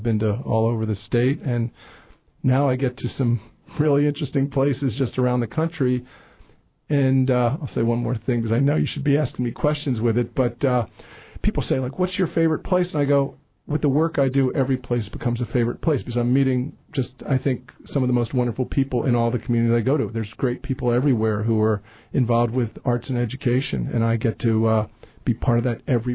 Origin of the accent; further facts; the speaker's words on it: Pennsylvania, United States; also born or lived in North Carolina; I grew up on the East Coast outside Philadelphia. We didn't go anywhere.